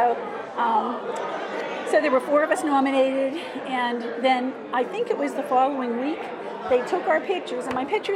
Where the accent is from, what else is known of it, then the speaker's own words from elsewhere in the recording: Portview, Pennsylvania, United States; I was from Portview, which was a suburb of McKeesport. I graduated from McKeesport High School.